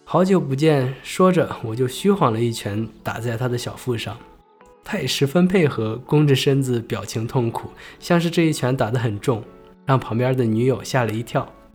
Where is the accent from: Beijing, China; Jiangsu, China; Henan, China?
Henan, China; Xinxiang; 那是一年夏天，我和这个姑娘在我的家乡小城新乡